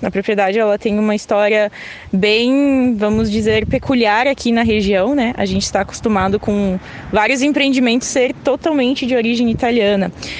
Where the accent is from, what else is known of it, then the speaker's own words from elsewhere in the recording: Farroupilha, Rio Grande do Sul, Brazil; also born or lived in Ireland / London / Italy; Isso, então eu nasci aqui em Linha Boêmios, tá? Quarto distrito de Farroupilha. Eu tenho 29 anos, então eu conheço bem o interior aqui, né? 29 anos que eu moro aqui, estudei algum tempo fora, né? Morei um tempo na Irlanda, morei um tempo em Londres, morei na Itália